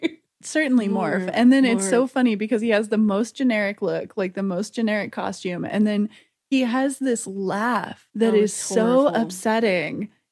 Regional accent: the South, United States; And it's just like, Wow, I'm from the South.

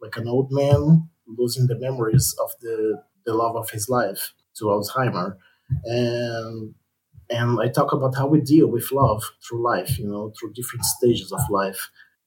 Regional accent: Brazil; English is a second language; I'm a cartoonist from Brazil.

